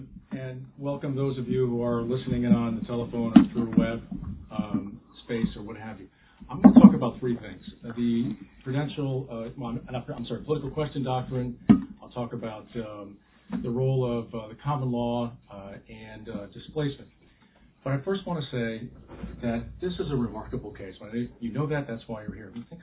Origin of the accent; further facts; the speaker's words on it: Philadelphia, Pennsylvania, United States; I'm from Philadelphia area